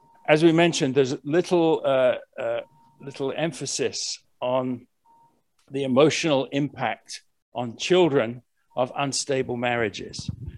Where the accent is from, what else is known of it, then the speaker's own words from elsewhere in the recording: England, United Kingdom; I'm originally from England.